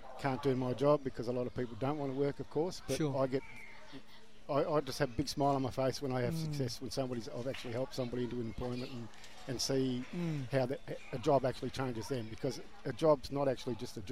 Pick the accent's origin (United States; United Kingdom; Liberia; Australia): Australia; Melbourne, Victoria; now in Cairns, Australia; I'm originally from Melbourne.